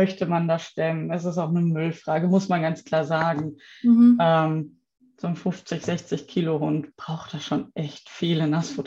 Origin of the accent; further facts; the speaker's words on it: Bochum, North Rhine-Westphalia, Germany; Ich komme aus dem Ruhrgebiet, aus Bochum. Bin Ende 30